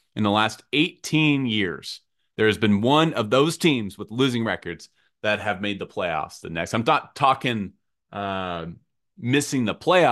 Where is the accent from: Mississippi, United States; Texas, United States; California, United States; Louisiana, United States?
California, United States; I'm speaking as a Californian here, people.